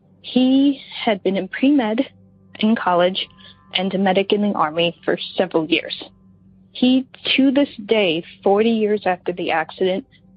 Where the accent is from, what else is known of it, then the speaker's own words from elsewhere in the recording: New York City, New York, United States; I'm from New York City.